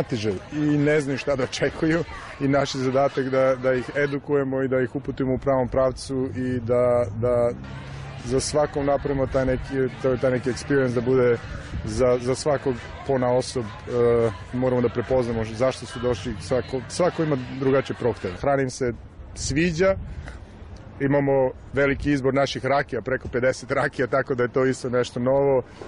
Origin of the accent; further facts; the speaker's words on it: Trstenik, Rasina District, Serbia; moved away as an adult; now in United States; Ja sam rodom iz Trstenika i u Americi sam 10 godina.